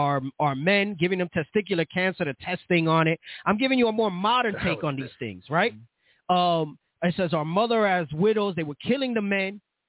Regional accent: New York City, New York, United States; I lived in Little Puerto Rico, right? We grew up in the Bronx.

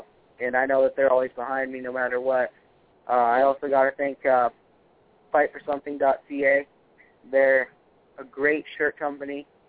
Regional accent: Newport, Washington, United States; I had a viewing party tonight back in my hometown of Newport, Washington.

